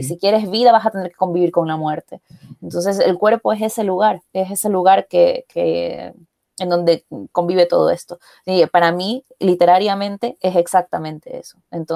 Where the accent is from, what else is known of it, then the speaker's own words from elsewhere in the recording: Ecuador; el hecho de que ahora mismo haya lectores dentro de Ecuador que están buscando libros de escritoras ecuatorianas